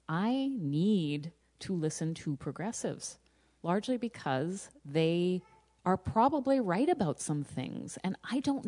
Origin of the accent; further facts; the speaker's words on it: Saskatchewan, Canada; Every time I go back to my hometown in Saskatchewan and I'm driving around on the gravel roads, I feel this sense of the heritage I grew up